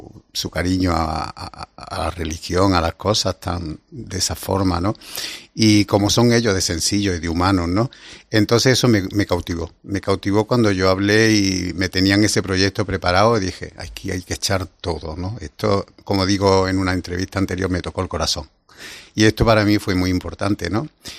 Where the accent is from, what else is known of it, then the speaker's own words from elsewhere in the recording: Córdoba, Andalusia, Spain; Primeramente por hacer un crucificado que iba para Córdoba, la capital, para mi sitio, mi tierra, ¿no?